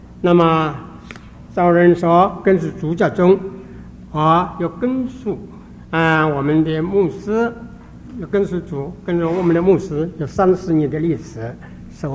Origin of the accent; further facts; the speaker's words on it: Wenzhou, Zhejiang, China; also born or lived in Hong Kong / Panama; 我们温州人一句话说，天不怕地不怕，只怕温州人说国语话